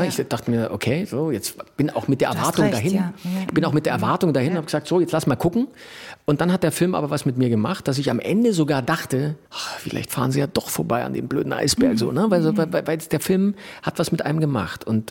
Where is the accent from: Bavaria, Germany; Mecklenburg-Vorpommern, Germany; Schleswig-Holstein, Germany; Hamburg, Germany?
Bavaria, Germany; als gebürtiger Bayer nur ein sehr überschaubares, nicht nur Verhältnis, sondern auch Wissen über die DDR.